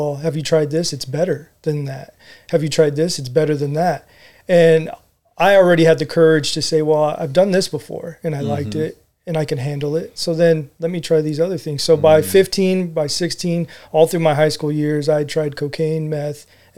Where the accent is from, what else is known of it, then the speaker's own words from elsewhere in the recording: Redlands, California, United States; I grew up in Redlands, California.